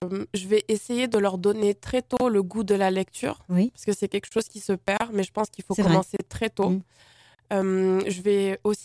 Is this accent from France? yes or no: no; Dakar, Senegal; born there; je suis née à Dakar. Je retourne quasiment tous les 6 mois.